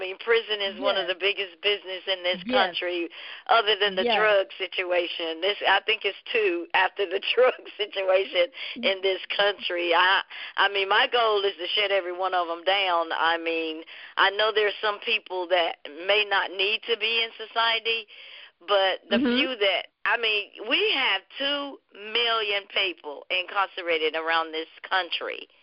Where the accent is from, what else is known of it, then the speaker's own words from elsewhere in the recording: United States; I started visiting my homies from my hometown down in Scotland County.